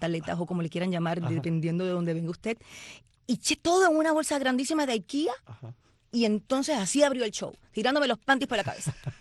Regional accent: Puerto Rico; después, bueno, me crié en Puerto Rico, ¿no?

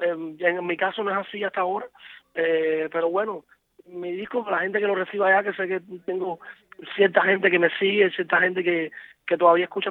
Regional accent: Cuba; now in Spain; desde que me fui a España, de Cuba, en el año 97, definitivamente he estado en Cuba como 3 veces.

